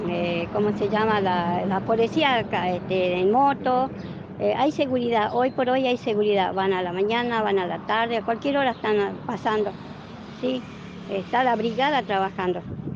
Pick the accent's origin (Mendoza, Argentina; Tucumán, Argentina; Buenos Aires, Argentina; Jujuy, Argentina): Jujuy, Argentina; nosotros también somos ciudadanos jujeños